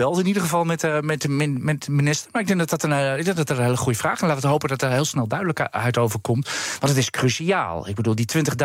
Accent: Netherlands; Maar ja, als Nederlander juicht mijn hart.

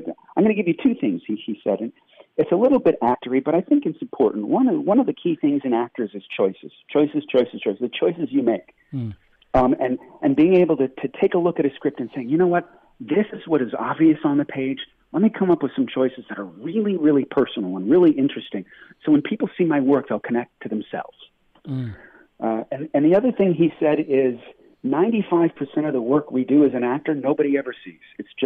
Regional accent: New York, United States; moved away as an adult; now in Los Angeles, United States; I grew up in New York, which, you know, if you can make it there, you can make it anywhere. But I couldn't make it there, so I came to L.A. No, I left New York because I really love movies.

